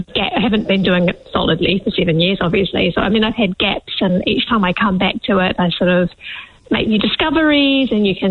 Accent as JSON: {"language": "English", "town": "Upper Hutt", "region": "Wellington", "country": "New Zealand", "tie": "born or raised there", "said": "I grew up in Upper Hutt. My mum's from the UK, my dad's from the US, so there was certainly always that slight sort of fish out of water experience"}